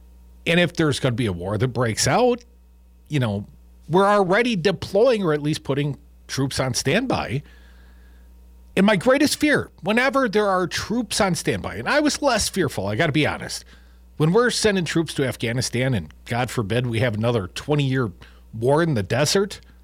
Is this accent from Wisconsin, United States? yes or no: yes; Madison, Wisconsin, United States; I live in the upper Midwest. I grew up in Madison, Wisconsin.